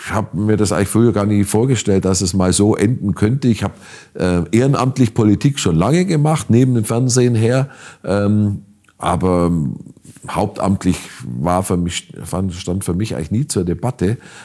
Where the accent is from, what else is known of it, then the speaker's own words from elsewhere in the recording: Kempten, Bavaria, Germany; ich habe ja angefangen einfach im Stadtrat meiner Heimatstadt Kempten.